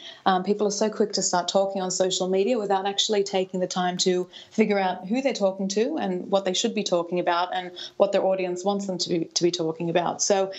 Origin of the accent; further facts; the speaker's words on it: Australia; now in Denmark; I'm not Danish by my accent. I'm actually Australian.